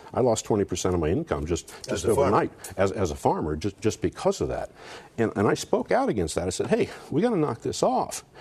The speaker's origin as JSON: {"language": "English", "region": "Ohio", "country": "United States", "tie": "born or raised there", "said": "That's the Sydney area. Born and raised in Shelby County. I'm a farmer there."}